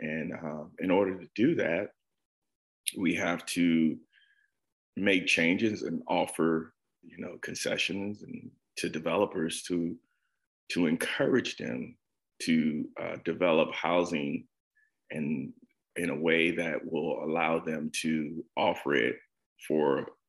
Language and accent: English; Sarasota, Florida, United States; born there; also born or lived in Orlando; I was born in Sarasota in 1976. I've been in Sarasota for the most part of my life. I only left for college, military service and college education, and I lived in the Orlando area for about 10 years.